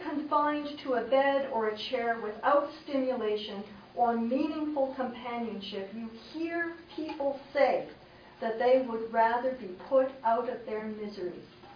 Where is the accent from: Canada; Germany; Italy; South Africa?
Canada; Cobourg, Ontario; I come from Coburg. Our total population is 18,000 people